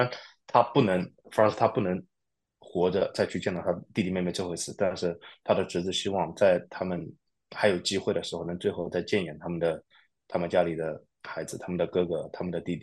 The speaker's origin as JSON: {"language": "Chinese", "country": "China", "said": "知道我是从中国来的"}